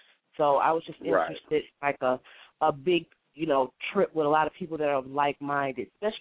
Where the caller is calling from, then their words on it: Michigan, United States; also born or lived in Chicago; I'm calling from Michigan. I used to live in Chicago. That's where 773 comes from.